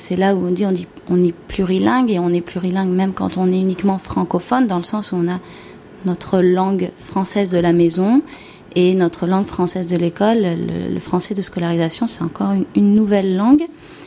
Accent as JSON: {"language": "French", "country": "Mexico", "tie": "born or raised there", "said": "je suis plurilingue, je suis bilingue espagnole. J'ai grandi au Mexique. Quand je suis arrivée au Mexique, je ne parlais pas du tout l'espagnol"}